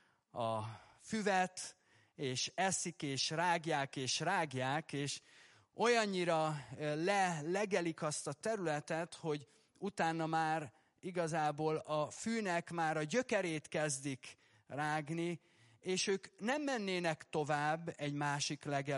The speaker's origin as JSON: {"language": "Hungarian", "town": "Debrecen", "region": "Hajdú-Bihar", "country": "Hungary", "said": "és azért tudom, mert debreceni legény vagyok, és az semmit nem jelent, mert városi voltam mindig is"}